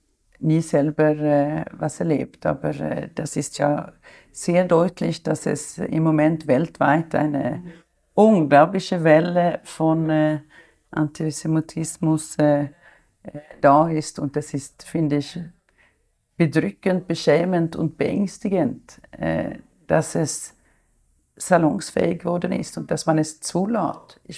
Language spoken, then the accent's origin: German; Sweden; Also ich habe es selber nie erlebt. Ich bin in Schweden aufgewachsen